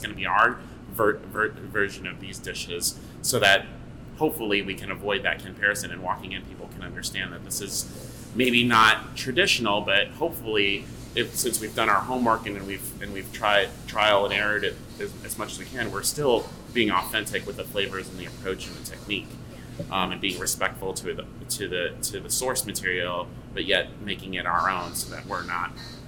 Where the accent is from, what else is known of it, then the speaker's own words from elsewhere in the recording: St. Louis, Missouri, United States; I knew growing up in St. Louis, like I had seen Filipino restaurants come and go growing up through the years.